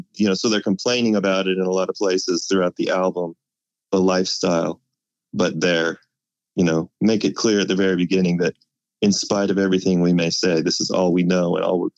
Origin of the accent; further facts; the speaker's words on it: Salt Lake City, Utah, United States; I was a kid, and I don't even know if they even, I grew up in Salt Lake.